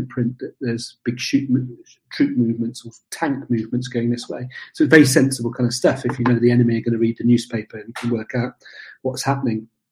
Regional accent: United Kingdom; because, you know, we're British and we've got this great organisational thing and trust, open, transparency, freedom and everything else.

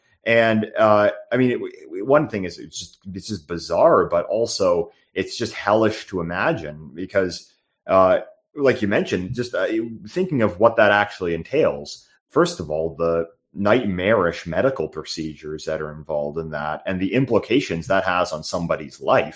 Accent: Toronto, Ontario, Canada; I'm from Toronto, which is arguably the most libtarded, crazy, progressive, leftist city in the Western world.

